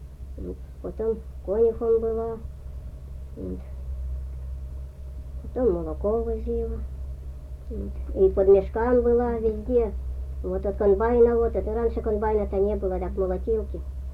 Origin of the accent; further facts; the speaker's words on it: Yaroslavl Oblast, Russia; я вот уроженка-то из этой, из-за Углича. Угу. Егорьевского сельсовета.